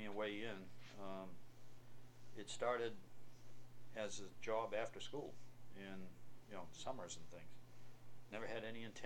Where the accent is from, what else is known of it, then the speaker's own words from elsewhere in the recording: Auburn, Maine, United States; also born or lived in Waterville; No, I grew up around Lewiston, well, in Auburn, South